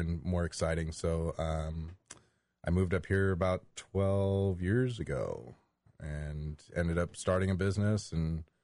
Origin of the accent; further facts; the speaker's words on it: California, United States; Well, originally, I grew up in the Bay Area, and I got into tree work down there